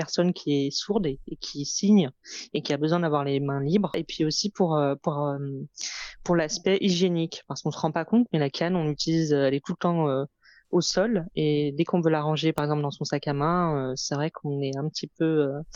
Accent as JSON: {"language": "French", "town": "Lyon", "region": "Auvergne-Rhône-Alpes", "country": "France", "said": "j'ai 30 ans, je suis lyonnaise"}